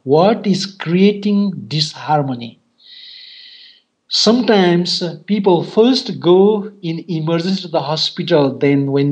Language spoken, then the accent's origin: English; Nepal; English is a second language; So I come from Nepal.